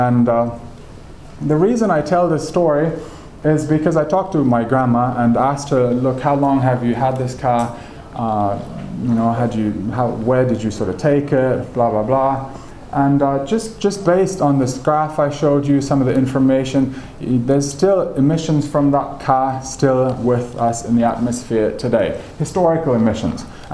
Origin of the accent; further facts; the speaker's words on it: Germany; English is a second language; I'm from Germany, so how they came to own their first vehicle.